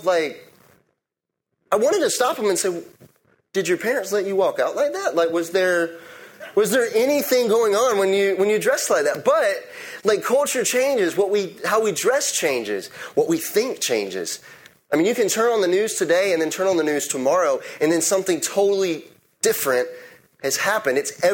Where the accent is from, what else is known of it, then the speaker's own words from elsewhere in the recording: the South, United States; Like, I grew up in the South, and that is still a thing. If I go home and my hat is on at the table, I will get slapped in the face by my grandmother.